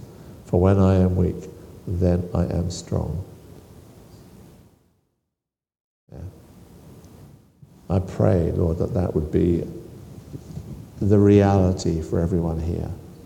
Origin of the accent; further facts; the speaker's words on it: United Kingdom; It's probably because I'm British. We're just awkward.